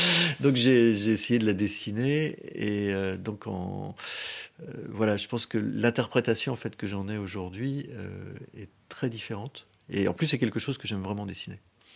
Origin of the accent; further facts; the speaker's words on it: Saint-Brieuc, Brittany, France; born there; si je suis né à Saint-Brieuc, effectivement je n'y ai pas vécu. D'accord. C'était la ville de mes grands-parents, donc je connais un petit peu. Mais j'ai quand même pas mal bougé en Bretagne.